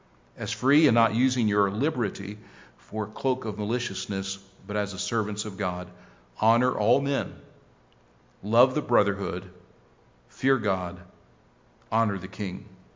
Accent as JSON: {"language": "English", "region": "Ohio", "country": "United States", "tie": "born there", "lives_now": "West Virginia, United States", "said": "Okay, so I was born in Ohio."}